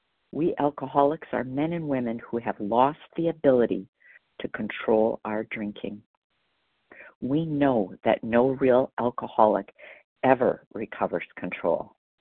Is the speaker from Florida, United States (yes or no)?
no; Wisconsin, United States; I'm from Wisconsin, by the way.